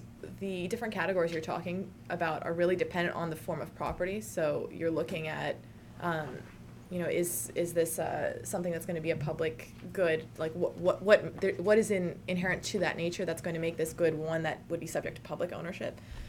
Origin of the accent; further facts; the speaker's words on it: Virginia, United States; Virginia is my home state, so we don't really have that problem in the common law.